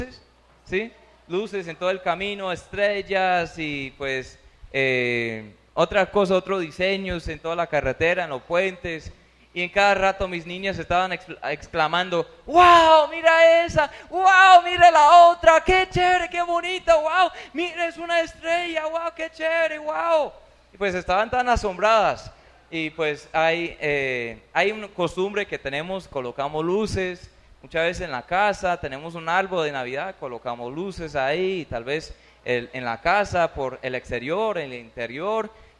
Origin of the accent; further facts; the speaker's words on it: United States; now in Colombia; Porque no quieren ofender a nadie en mi país, en los Estados Unidos.